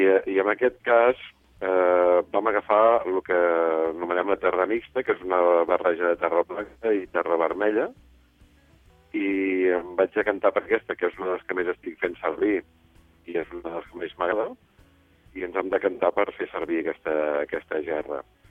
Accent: Catalonia, Spain; jo sóc fill del Penedès, i de ben petit ja anava a la vinya.

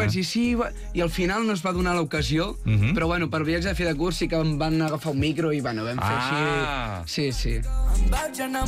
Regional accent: Vilobí del Penedès, Catalonia, Spain; Soc de Vilobí del Penedès.

